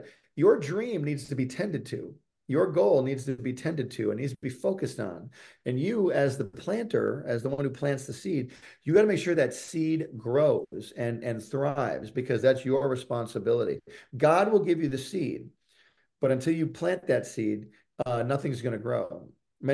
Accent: Michigan, United States; I grew up in Michigan, so I grew up this before the internet.

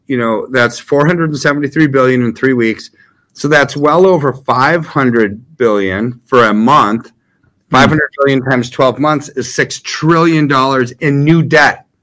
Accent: United States; I'm an American. I want the dollar to be strong.

